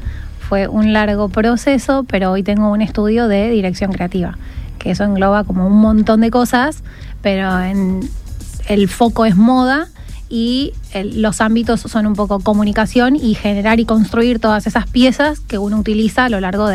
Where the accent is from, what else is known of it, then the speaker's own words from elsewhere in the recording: Arequito, Santa Fe, Argentina; mucha gente cuando no sabe, tipo, de dónde sos, digo de Arequito.